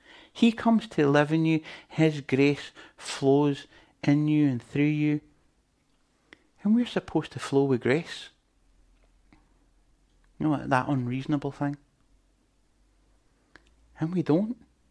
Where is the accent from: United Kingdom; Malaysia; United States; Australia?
United Kingdom; Scotland; I mean, I come from Scotland and you get it about Scottish people.